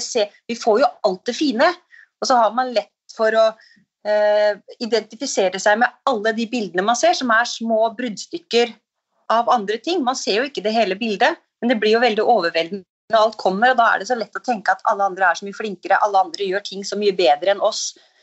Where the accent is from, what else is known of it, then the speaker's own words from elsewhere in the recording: Skjåk, Innlandet, Norway; jeg er fra Sjåk oppe i Gudbrandsdalen, så jeg savnet litt livet på landet.